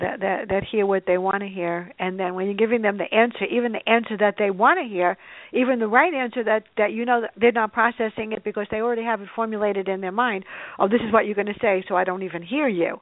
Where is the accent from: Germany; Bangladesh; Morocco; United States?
United States; New York City, New York; So growing up in the Bronx is definitely me